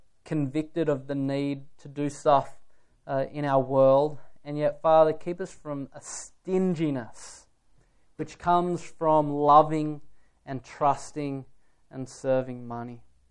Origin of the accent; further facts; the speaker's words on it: Australia; And I think just being Australian, we're in the top 90%.